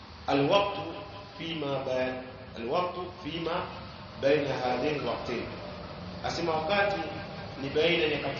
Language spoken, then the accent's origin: Swahili; Mombasa, Mombasa County, Kenya; wakati wa dhuhuri kama kule kwetu Mombasa, sasa wakati wa dhuhuri unaingia na kama 30 adhuhuri saa 6:30.